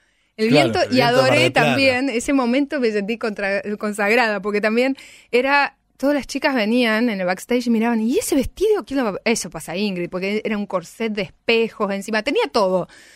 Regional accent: Misiones, Argentina; accent: Misiones; siempre me perseguía un poco por mi acento misionero, entonces dije, voy a un foniatra, yo tengo una mezcla de alemán misionero

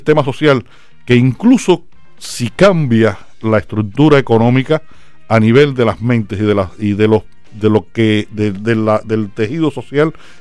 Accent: Cuba; yo soy un escritor cubano que vive en Cuba y escribo sobre la realidad cubana. Y lo hago porque decidí vivir en Cuba.

